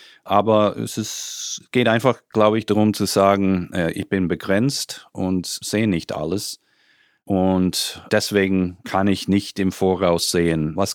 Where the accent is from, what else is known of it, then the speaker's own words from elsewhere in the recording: United States; Ich wollte nach Österreich für 2 Jahre gehen und dachte, okay, dann geht es zurück in die USA, wo ich herkomme.